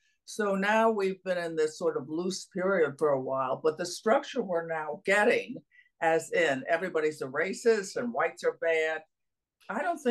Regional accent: United States; I'm very American, and I'm proud of our country.

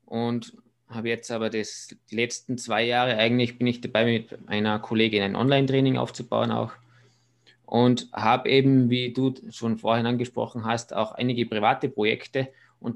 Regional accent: Austria; bei uns in Österreich Volksschule, Hauptschule, dann Gymnasium, Matura, also Abi.

